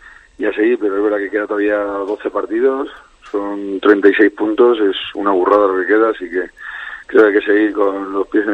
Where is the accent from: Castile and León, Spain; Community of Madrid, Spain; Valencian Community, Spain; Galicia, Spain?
Community of Madrid, Spain; Tres Cantos; now in Madrid, Spain; Sí, de ahí soy yo.